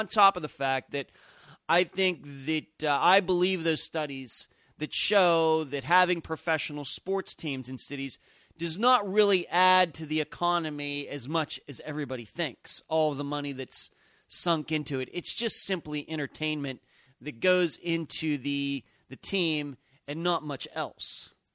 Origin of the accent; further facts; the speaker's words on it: Leechburg, Pennsylvania, United States; also born or lived in Greensburg, Pennsylvania; I grew up there. I was born in Greensburg, Pennsylvania, lived in Leechburg, Pennsylvania until 1998, and then moved. My parents still live in the area in Butler, Pennsylvania.